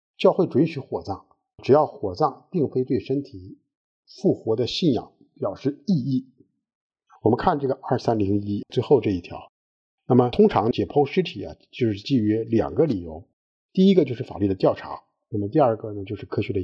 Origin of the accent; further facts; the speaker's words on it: China; 所以我们中国人有厚葬的这样一个说法